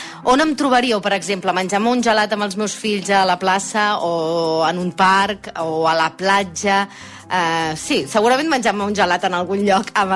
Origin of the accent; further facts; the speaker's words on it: Botarell, Catalonia, Spain; tinc 42 anys, sóc de Botarell, que això és un poblet molt petit del Baix Camp